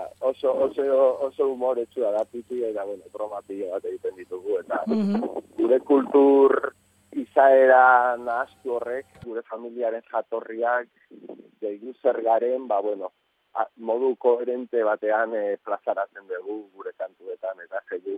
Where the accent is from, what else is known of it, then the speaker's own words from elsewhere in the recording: Urretxu, Basque Country, Spain; born there; biak herri berea jaio gara, urretxun, lehen esan dedan bezala, eta biak gara estremeinoen zenean, eta demenio segobiano eta zamora noen zenean, eta biak gara euskaldunak